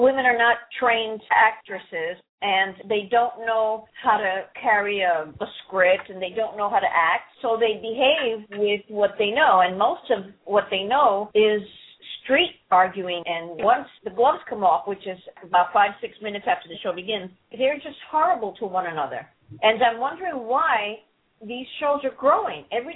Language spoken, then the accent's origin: English; Manhattan, New York, United States; now in Florida, United States; Not everybody lives in the South. I'm from Manhattan, but now I live in the South, in Florida.